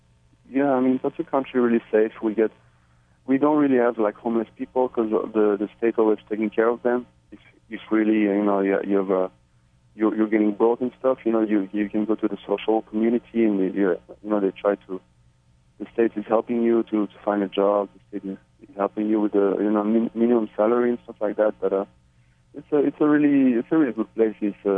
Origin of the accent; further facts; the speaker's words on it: Switzerland; because also I'm from Switzerland, it's a land of watches, you know